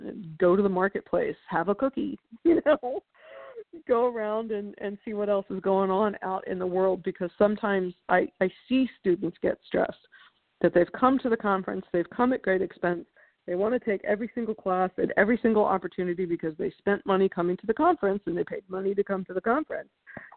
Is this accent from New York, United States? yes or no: yes; New York, United States; Being a New Yorker, I'm a little more blunt.